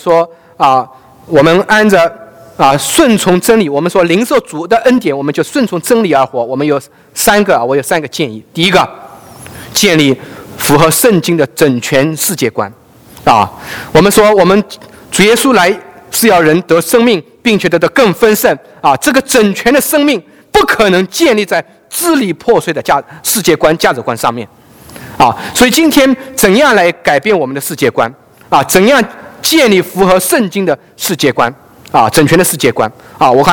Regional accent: China; now in United States; 这个我们从大陆来，在这个美国能够开业

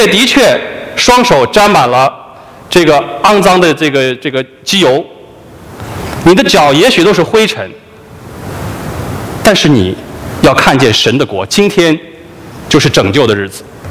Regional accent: China; 因为我们中国人很喜欢吃

